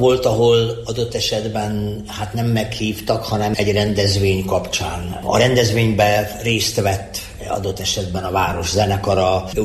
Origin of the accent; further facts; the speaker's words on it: Székely Land, Romania; mennyire székely vagyok, mennyire kanok vagyok, és mennyire hazafi vagyok